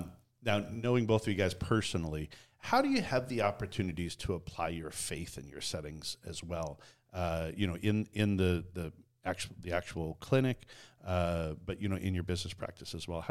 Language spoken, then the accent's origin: English; Canada; now in United States; when I grew growing up in Canada, winter was always my favorite season of the whole year.